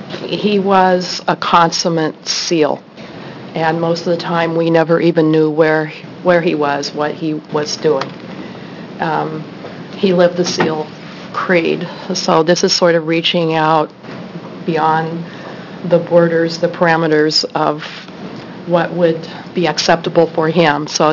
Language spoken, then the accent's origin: English; Portland, Oregon, United States; now in Oregon City, United States; Yes, I grew up in Portland.